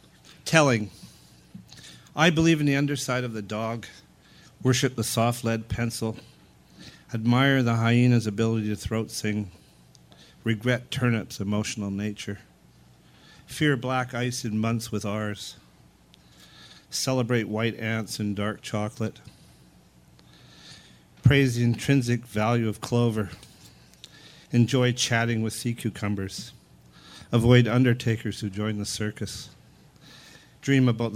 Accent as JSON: {"language": "English", "town": "Vancouver", "region": "British Columbia", "country": "Canada", "tie": "born or raised there", "moved": "as an adult", "lives_now": "Dundurn, Canada", "said": "About 15 years ago, I moved away from Vancouver. I was born in Vancouver, lived my whole life in the East End in North Burnaby, and I even went to Simon Fraser University. And I moved to a town of 500 in Saskatchewan called Dundurn, Saskatchewan."}